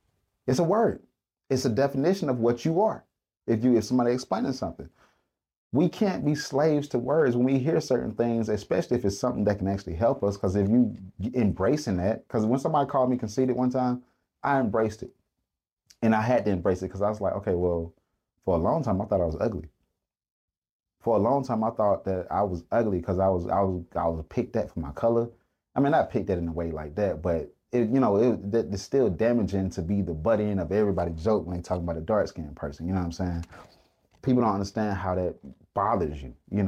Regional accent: Atlanta, Georgia, United States; I am from the South. I grew up in the city of Atlanta. I'm from the west side of Atlanta.

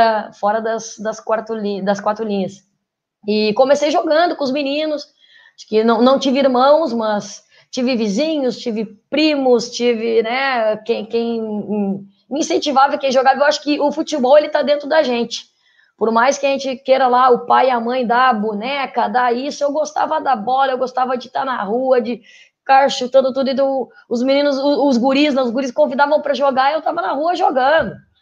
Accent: Porto Alegre, Rio Grande do Sul, Brazil; Eu sou gaúcha, sou de Porto Alegre

